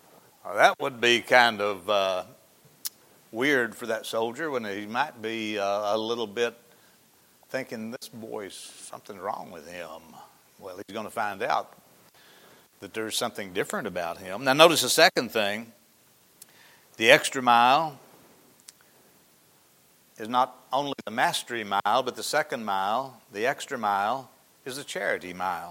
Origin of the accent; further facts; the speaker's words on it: Arkansas, United States; where I grew up in Izzard County, we had all gravel roads back in the 50s and 60s just about, and everybody pretty well knew each other in the whole county